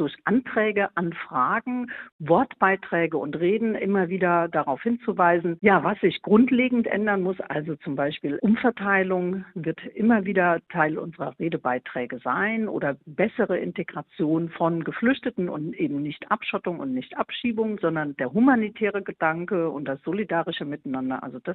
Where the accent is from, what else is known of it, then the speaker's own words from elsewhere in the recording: Hilchenbach, North Rhine-Westphalia, Germany; Insbesondere lag mir erstmal Hilschenbach am Herzen, meine Heimat sozusagen, meine Herkunft.